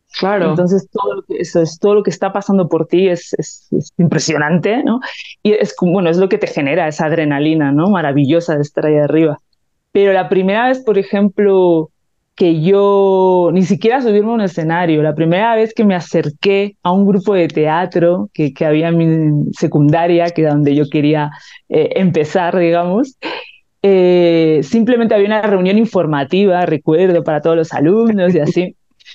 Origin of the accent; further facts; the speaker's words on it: Basque Country, Spain; yo soy del País Vasco, soy de Euskadi, que es un territorio bien chiquito que está ahí al norte de España, pegadito a Francia. Y la verdad es que tuve la suerte, creo, de nacer allí